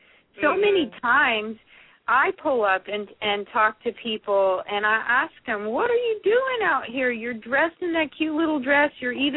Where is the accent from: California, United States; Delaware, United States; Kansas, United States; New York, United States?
California, United States; Santa Cruz; I grew up in Santa Cruz.